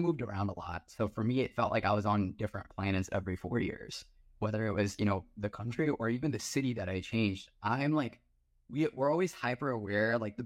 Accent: Texas, United States; growing up in America and Texas, like in Texas, like, you know, you take a bus 4 hours down, you're still in Texas, right?

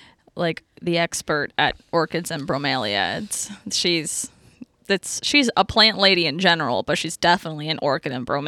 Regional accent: Texas, United States; Like, I love Dallas. I love Texas. I'm a Texan at heart. Well, I am a Texan, period.

